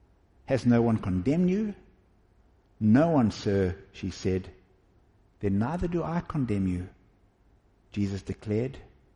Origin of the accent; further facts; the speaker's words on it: Westville, KwaZulu-Natal, South Africa; I grew up in Westville, and I watched these guys run up the old R103